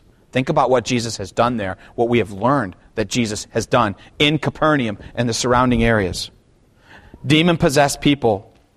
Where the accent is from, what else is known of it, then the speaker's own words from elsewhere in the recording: Toledo, Ohio, United States; I grew up in Toledo, Ohio, and I went to a church that had about 1,800 members.